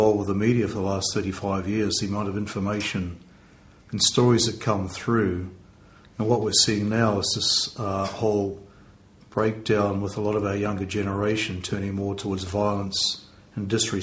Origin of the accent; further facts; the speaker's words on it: New Zealand; growing up in New Zealand around a very strong Maori culture, and I grew up around these very strong, powerful Maori men